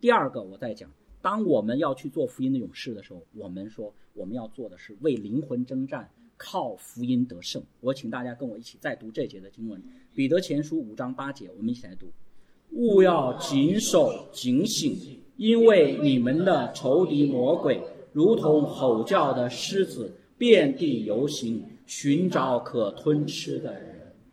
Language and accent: Chinese; China; 在我们中国流行的不是独居无虑，是另外一个词儿，叫岁月静好，是吧？